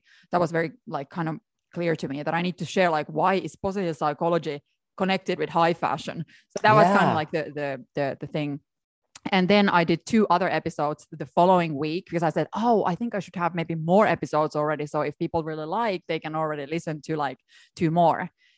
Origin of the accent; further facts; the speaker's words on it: Finland; English is a second language; But yeah, I'm still from Finland, so I can use English in a funny way.